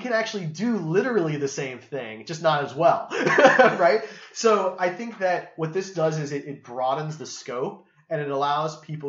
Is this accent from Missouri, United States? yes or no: yes; Kansas City, Missouri, United States; We're from Kansas City.